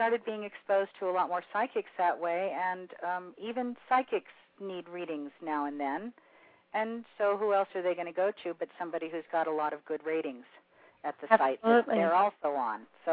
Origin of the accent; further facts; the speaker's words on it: California, United States; I was raised in the Southern California entertainment business, which is very accepting of those who are a little bit different, like me.